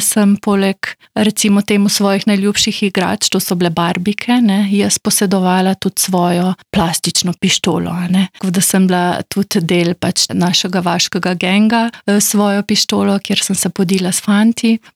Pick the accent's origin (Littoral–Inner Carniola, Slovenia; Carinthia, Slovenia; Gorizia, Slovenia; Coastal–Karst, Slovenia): Littoral–Inner Carniola, Slovenia; Predvsem na podeželju, prihajam iz Vidovskih hribov